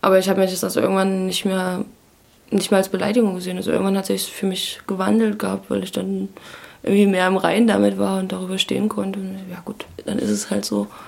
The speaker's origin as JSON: {"language": "German", "town": "Hasselfelde", "region": "Saxony-Anhalt", "country": "Germany", "tie": "born or raised there", "said": "Ich bin in Hasselfelde aufgewachsen"}